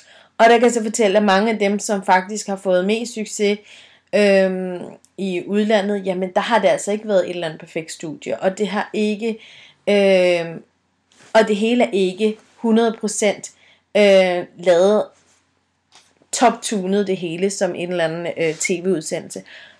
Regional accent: Jutland, Denmark; jeg er fra Jylland af

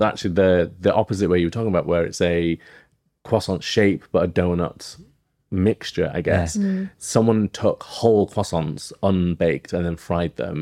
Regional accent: Bradford, Yorkshire and the Humber, United Kingdom; I'm from Yorkshire. Yeah, I'm from Bradford.

